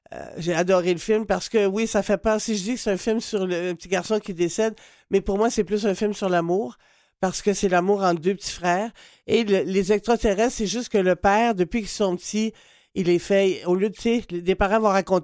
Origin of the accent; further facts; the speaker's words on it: Quebec, Canada; et chez nous, au Québec, les ados, c'est à partir de 13 ans